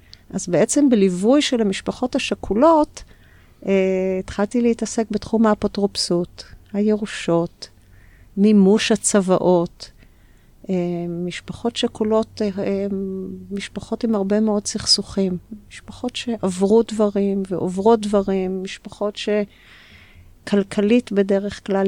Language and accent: Hebrew; Jerusalem, Jerusalem District, Israel; אני ילידת ירושלים, שנות ה-60, גדלתי בבית דתי-לאומי, מה שקוראים היום, מפדל של פעם, כיפות סרוגות, התחנכתי בבית ספר מעלה, שהיה מאוד מוכר בירושלים